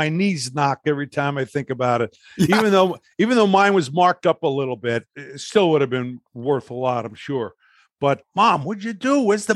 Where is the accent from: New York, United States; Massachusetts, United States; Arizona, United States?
New York, United States; Brooklyn; growing up in Brooklyn, these were the Brooklyn Dodgers.